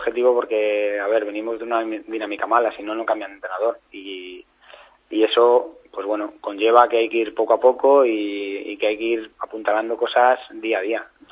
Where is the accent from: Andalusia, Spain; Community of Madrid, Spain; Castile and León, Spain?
Community of Madrid, Spain; Madrid; soy de Vallecas